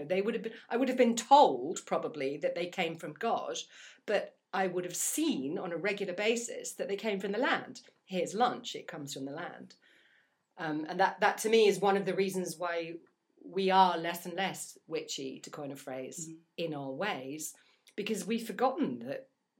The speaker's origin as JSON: {"language": "English", "region": "England", "country": "United Kingdom", "tie": "born or raised there", "said": "I was born and raised in England"}